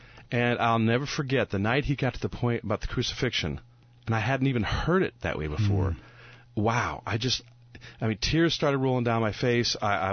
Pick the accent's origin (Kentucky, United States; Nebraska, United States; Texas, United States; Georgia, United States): Nebraska, United States; Omaha; I grew up in Omaha.